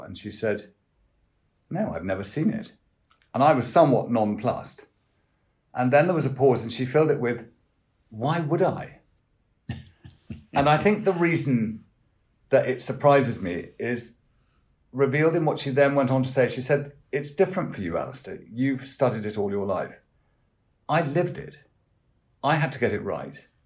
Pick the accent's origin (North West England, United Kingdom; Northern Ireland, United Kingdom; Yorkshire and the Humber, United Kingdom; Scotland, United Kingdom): Scotland, United Kingdom; And I think it's delicious as a Scot that everyone in the United Kingdom is reminded that no one can become sovereign until they've done that.